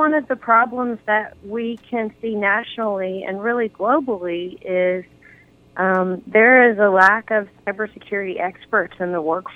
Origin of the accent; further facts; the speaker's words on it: Georgia, United States; then circled back to my home state of Georgia